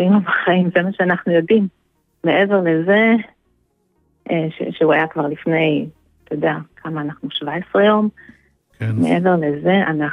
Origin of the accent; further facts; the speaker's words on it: Nir Oz, Southern District, Israel; now in Lehavim, Israel; אני גרה בלהבים, אנחנו 4 אחים במשפחה, כולנו גדלנו בקיבוץ ניר עוז, ילדות פסטורלית ומאושרת ויפה ושקטה